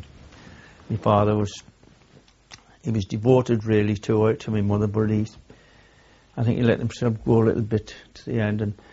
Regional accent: Sunderland, North East England, United Kingdom; I was born in Sunderland, Woodbine Street, in Hendon, in Sunderland.

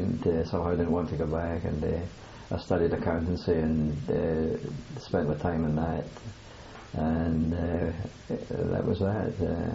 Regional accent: Scotland, United Kingdom; as a boy, I had a very perhaps a very narrow life in Scotland. I never been outside of Scotland until the war started

